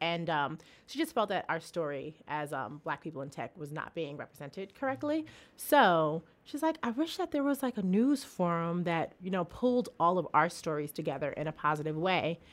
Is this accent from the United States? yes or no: yes; Queens, New York, United States; Okay, I'm from Queens.